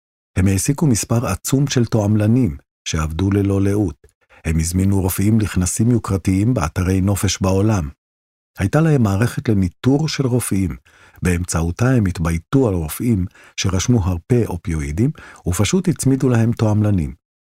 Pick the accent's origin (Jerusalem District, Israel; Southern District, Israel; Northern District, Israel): Southern District, Israel; Magen; moved away as an adult; now in Vancouver, Canada; אני במקור מקיבוץ מגן שבעוטף עזה, עכשיו אני גר בוונקובר.